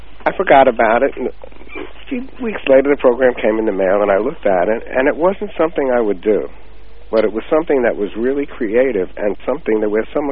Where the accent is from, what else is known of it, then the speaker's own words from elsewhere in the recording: Brooklyn, New York, United States; also born or lived in Long Island; I was born in New York City, actually Brooklyn, New York, and went to school there, moved out to Long Island, which is a little further out of the city in the suburbs, and graduated high school